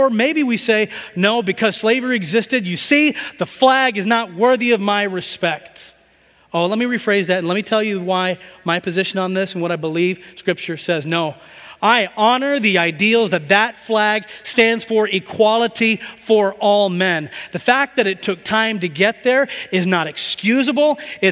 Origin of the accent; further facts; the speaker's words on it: Tanzania; When I was growing up in Tanzania, I went to a place called Morogoro International School, a school of about 150. It was a British school. I went there for 7 years. I was the only American.